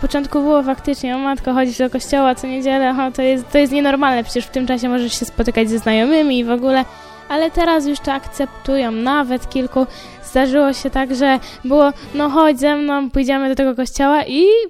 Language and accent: Polish; Kalisz, Greater Poland Voivodeship, Poland; Jestem z Kalisza